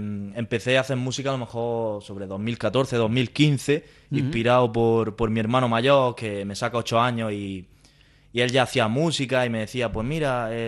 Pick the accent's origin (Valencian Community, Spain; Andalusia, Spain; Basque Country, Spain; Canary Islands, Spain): Andalusia, Spain; Las Norias de Daza; Sí, sí, yo soy de las Norias de Daza